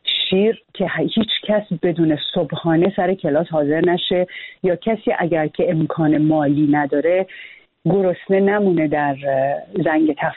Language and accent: Persian; Iran; also born or lived in United States; خیلی بچه که بودم ما در امریکا زندگی میکردیم، بعد برگشتیم ایران